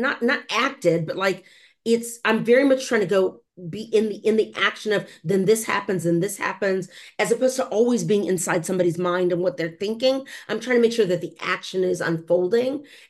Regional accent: Texas, United States; So I'm from Texas. I come from a long line of Black Texans, and we are the flip side story to the Great Migration, meaning we didn't go anywhere

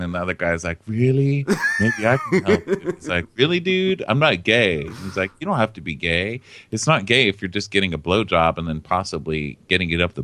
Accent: El Paso, Texas, United States; You see, I grew up in El Paso. I know what you're talking about. I know my span.

